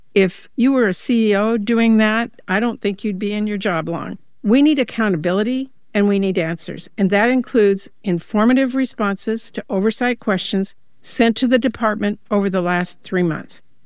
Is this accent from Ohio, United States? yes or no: no; Washington, United States; something people in my home state of Washington are experiencing firsthand.